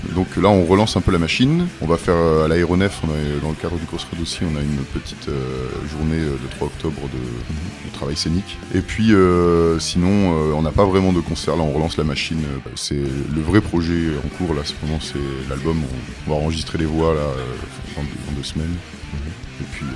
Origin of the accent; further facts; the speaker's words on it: Cambrai, Hauts-de-France, France; on est un peu des potes d'enfance, on vient tous les trois de Cambrai.